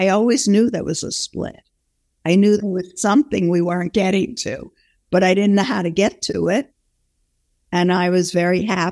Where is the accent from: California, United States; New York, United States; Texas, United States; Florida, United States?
New York, United States; Brooklyn; I don't think he knew I had a sister, that I came from Brooklyn, what my father did for a living.